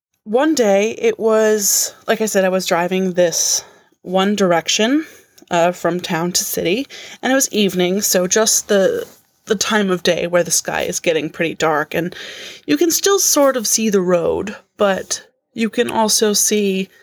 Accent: Albany, New York, United States; I'm from Albany, New York. As a side note, I've noticed that you guys don't get a whole lot of submissions, calls, and the like from this neck of the woods

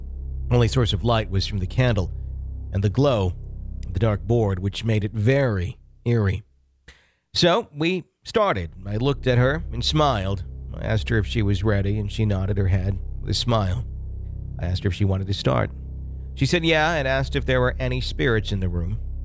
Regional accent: Philadelphia, Pennsylvania, United States; So a little background on me. I'm from Philadelphia. I'm 23 years old.

